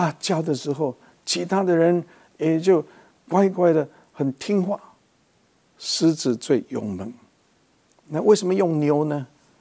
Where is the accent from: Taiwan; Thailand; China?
China; 我们中国人就比较容易明白